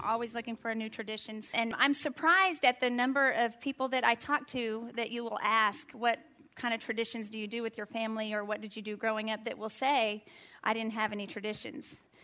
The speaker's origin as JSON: {"language": "English", "town": "El Paso", "region": "Texas", "country": "United States", "said": "I'm from El Paso, so that's just part of what we do."}